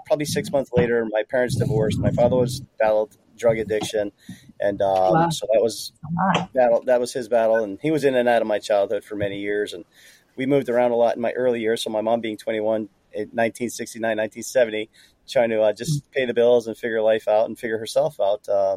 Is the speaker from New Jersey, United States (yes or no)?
yes; New Jersey, United States; a girl that I from back home where I'm from, New Jersey. I'm born and raised in New Jersey.